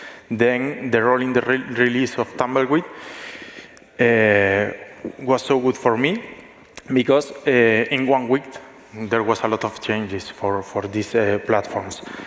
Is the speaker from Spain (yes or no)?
yes; Spain; I came from Spain. I'm working in Linux since 2006.